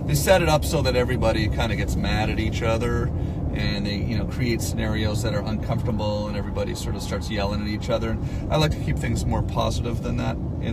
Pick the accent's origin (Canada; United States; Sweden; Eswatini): Canada; You know, at the end of the day, I'm Canadian and this is your problem.